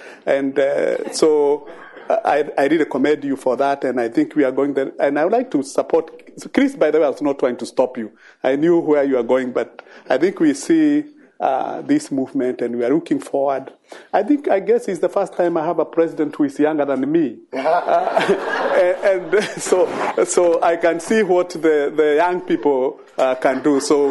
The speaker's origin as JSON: {"language": "English", "country": "Kenya", "said": "One thing is I'm very proud personally as an African and as a Kenyan."}